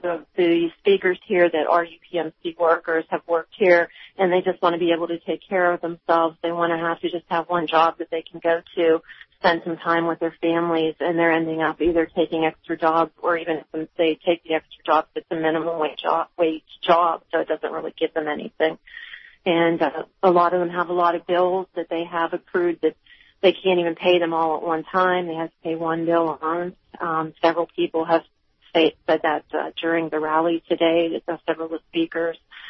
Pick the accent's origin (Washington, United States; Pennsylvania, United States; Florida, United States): Pennsylvania, United States; Altoona; I'm not from here, I'm from Altoona.